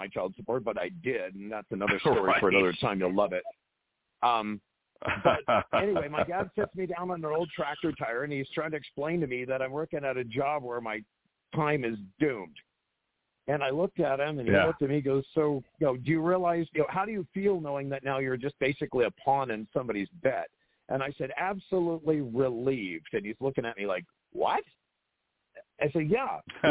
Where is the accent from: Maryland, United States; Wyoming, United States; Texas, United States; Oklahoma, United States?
Wyoming, United States; I was from Wyoming.